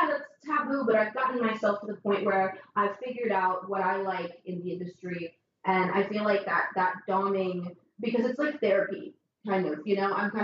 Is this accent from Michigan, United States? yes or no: no; Beverly Hills, California, United States; born there; And I was born in Beverly Hills.